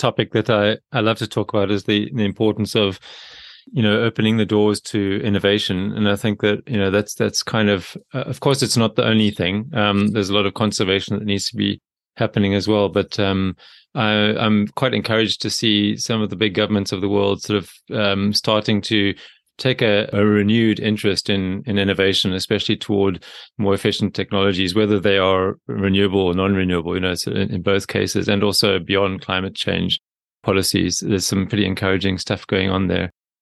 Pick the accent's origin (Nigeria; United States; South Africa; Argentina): South Africa; moved away as an adult; my home country, South Africa.